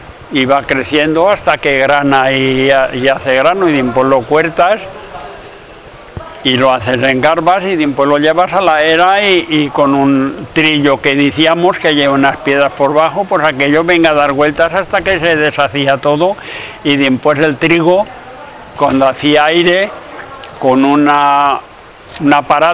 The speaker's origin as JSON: {"language": "Spanish", "town": "Villahermosa del Río", "region": "Valencian Community", "country": "Spain", "tie": "born or raised there", "said": "De pequeño en Villahermosa del Río."}